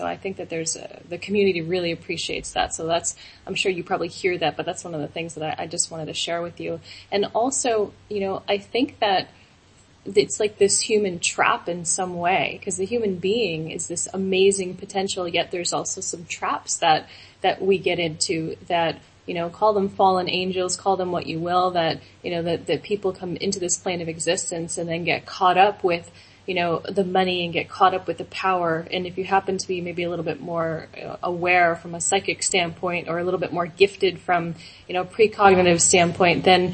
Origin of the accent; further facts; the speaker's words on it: United States; born there; By the way, I know that I was born in the United States. I did move to Hawaii, which does consider itself sovereign from the United States.